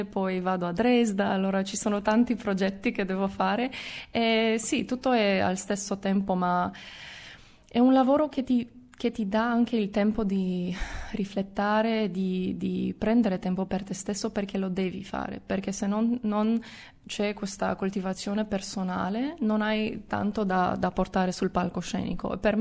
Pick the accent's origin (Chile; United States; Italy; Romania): Romania; Italian is a second language; perché sono rumena, diciamo, e abbiamo la base, la stessa, il latino